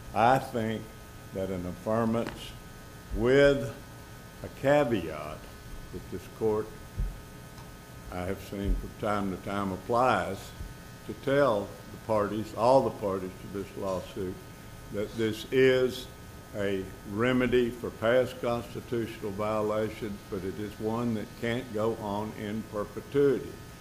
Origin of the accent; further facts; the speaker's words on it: Camden, Arkansas, United States; I'm from Camden, Arkansas, which is a small town in southern Arkansas.